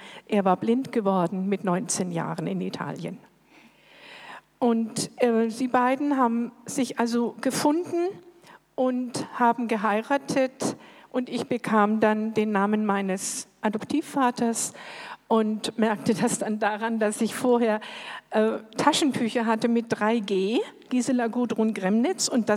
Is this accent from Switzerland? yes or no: no; Silesian Voivodeship, Poland; born there; Also geboren bin ich 1946 in Schlesien.